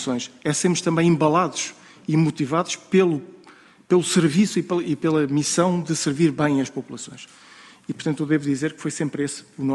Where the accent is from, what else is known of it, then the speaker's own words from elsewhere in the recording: Portugal; nós, como portugueses